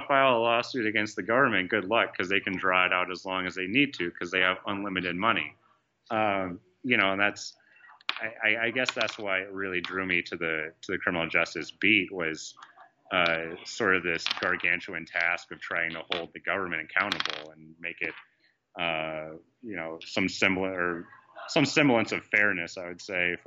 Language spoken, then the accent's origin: English; Oregon, United States; also born or lived in Texas; Well, I'm originally from Oregon. Well, I was born in Texas and moved to Oregon when I was a little kid, and pretty boring, really.